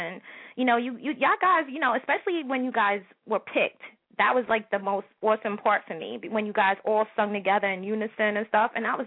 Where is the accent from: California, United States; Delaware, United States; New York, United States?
New York, United States; New York.